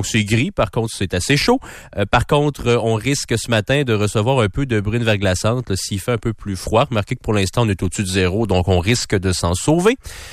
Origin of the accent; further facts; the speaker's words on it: Val-Bélair, Quebec, Canada; Il restait Val-Bélair à compléter, là, mon coin de pays à régler.